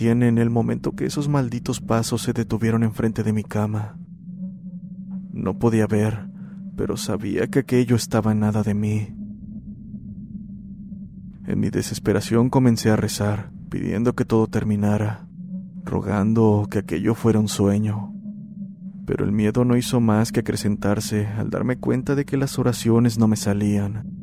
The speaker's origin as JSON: {"language": "Spanish", "country": "Paraguay", "said": "soy de Paraguay. Este es mi relato."}